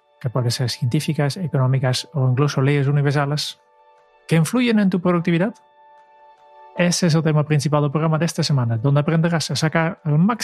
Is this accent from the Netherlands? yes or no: yes; Netherlands; Spanish is a second language; aprendiz en, como buen holandés, seguir las leyes estrictamente.